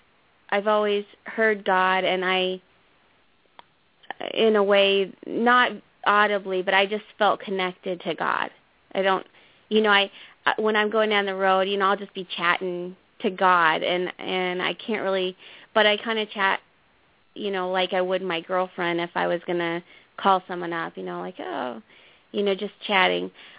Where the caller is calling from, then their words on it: Iowa, United States; and I'm calling from Iowa.